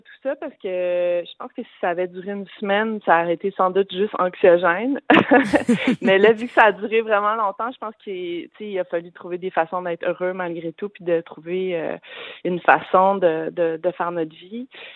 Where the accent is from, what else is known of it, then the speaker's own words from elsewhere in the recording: Montreal, Quebec, Canada; En fait, je suis Montréalaise, je suis née à Montréal. J'ai fait toute ma vie à Montréal.